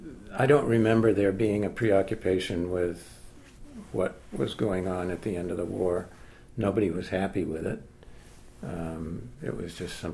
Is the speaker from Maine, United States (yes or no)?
yes; Maine, United States; born there; where I was born up north in Maine or had something to do with had a common connection with other Mainers somehow.